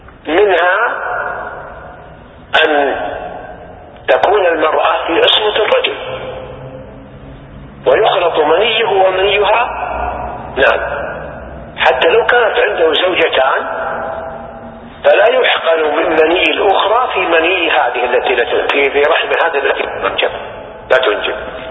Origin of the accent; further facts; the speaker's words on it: Saudi Arabia; عندنا في السعودية